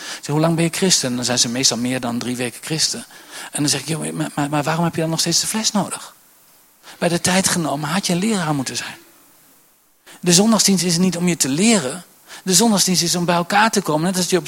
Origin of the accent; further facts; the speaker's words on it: Gelderland, Netherlands; Ik kom hier uit de Achterhoek.